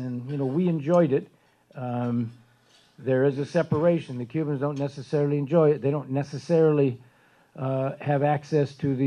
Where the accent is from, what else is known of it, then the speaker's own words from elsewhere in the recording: United States; They liked me, you're American, they know I'm American, you know what I mean?